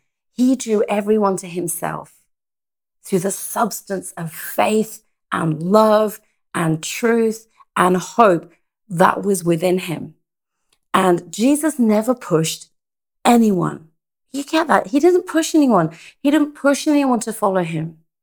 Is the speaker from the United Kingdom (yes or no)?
yes; England, United Kingdom; moved away as an adult; When I moved here from England those years ago, the first few years I really, really wrestled with.